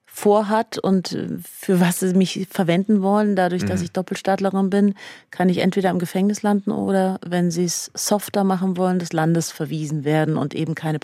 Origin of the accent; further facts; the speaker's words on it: Iran; dass das iranische System nicht akzeptiert, dass ich eine deutsche Staatsbürgerschaft habe. Das heißt, für sie bin ich Iranerin.